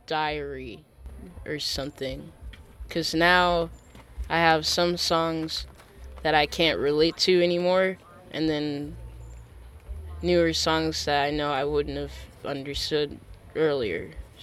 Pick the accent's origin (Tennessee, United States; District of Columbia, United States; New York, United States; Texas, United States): Tennessee, United States; Nashville; also born or lived in Denver / Detroit; now in Los Angeles, United States; Or I was born in Nashville, and then I lived there maybe till I was 9 or something. Then it's like at one point we moved to Denver, then we moved to Detroit and stayed with my grandma for a while, and then I feel like we moved back to Tennessee